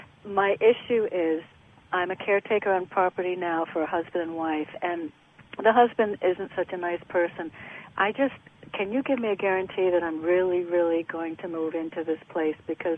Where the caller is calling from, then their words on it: Connecticut, United States; in Connecticut.